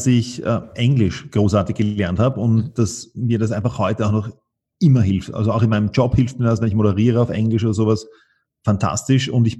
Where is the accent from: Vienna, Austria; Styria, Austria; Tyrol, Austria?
Vienna, Austria; einen Teil meiner Schulkarriere war ich in Wien, einen Teil meiner Schulkarriere war ich am Land draußen. Zu dem Zeitpunkt mit 16 war ich wieder in Wien.